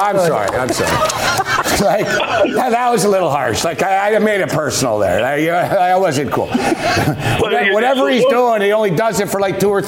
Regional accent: Montreal, Quebec, Canada; I'm from Montreal.

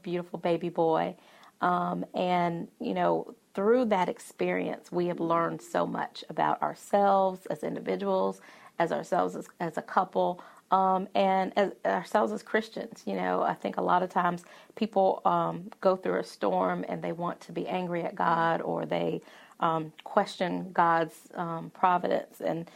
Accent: Columbia, South Carolina, United States; It is, Findlay Park, and I'm a Columbia native, so I grew up in Columbia, and I remember my senior year in high school is when Findlay Park opened. And I remember I lived in Northeast Columbia at the time

